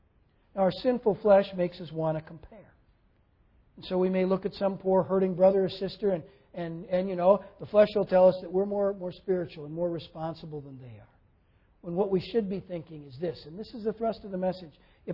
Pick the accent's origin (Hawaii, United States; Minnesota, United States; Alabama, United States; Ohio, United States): Minnesota, United States; And you know, though I grew up in Minnesota, I had never been a particularly big hockey fan.